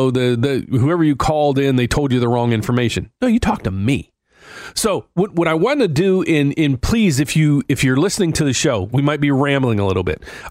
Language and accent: English; Pittsburgh, Pennsylvania, United States; I grew up right outside of Pittsburgh.